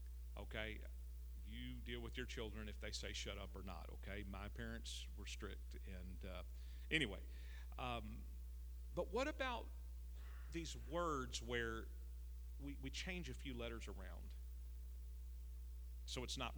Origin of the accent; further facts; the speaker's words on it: Texas, United States; When I was a kid growing up in East Texas, we wore our cowboy hats to church.